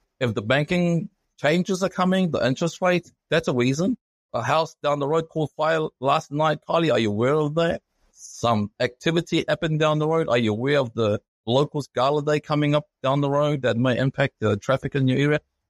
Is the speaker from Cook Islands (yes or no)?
yes; Rarotonga, Cook Islands; now in New Zealand; I've got a Polynesian community and I've grown up as a Polynesian person. I'm from Rarotonga, come to New Zealand.